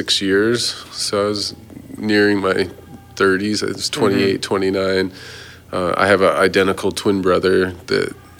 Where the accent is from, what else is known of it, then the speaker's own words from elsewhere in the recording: Colorado, United States; And I grew up in Colorado, which is every year it's kind of a swing state